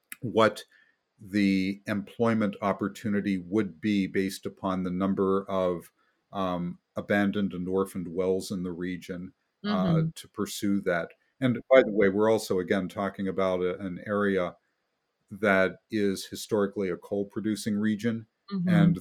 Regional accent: West Virginia, United States; born there; Back when I was born in West Virginia, the coal industry employed directly about 140,000 people

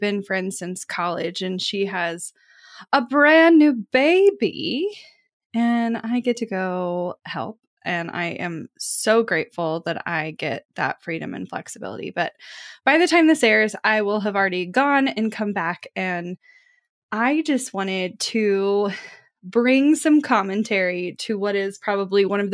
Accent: Kansas City, Missouri, United States; And so add to the fact that I am from Kansas City

